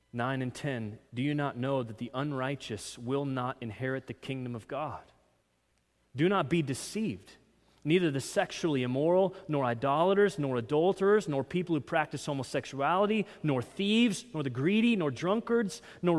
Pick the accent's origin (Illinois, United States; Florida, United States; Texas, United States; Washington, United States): Texas, United States; I'm a decent person. I'm a Texan.